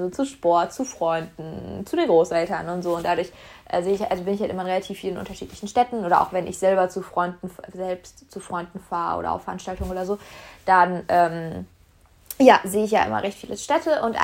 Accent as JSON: {"language": "German", "country": "Germany", "tie": "born or raised there", "moved": "yes", "lives_now": "France", "said": "in meiner Heimatstadt in Deutschland es auch sehr häufig Blutspendeangebote gibt, also mindestens monatlich. Jetzt hier in meiner Region in Frankreich"}